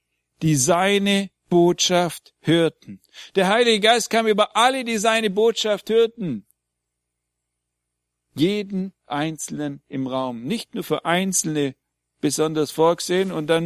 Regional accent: Baden-Württemberg, Germany; accent: Swabian; first language Swabian; Wie bei mir ist ja Deutsch Zweitsprache. Meine Erstsprache ist Schwäbisch. Und wenn ich hier rede, rede ich in einer Fremdsprache.

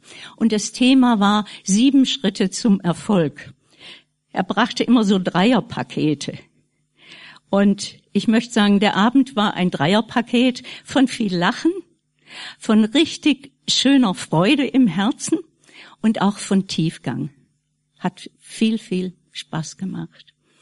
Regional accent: Friedrichshafen, Baden-Württemberg, Germany; Ich komme aus Friedrichshafen, aus Davids Heimatgemeinde.

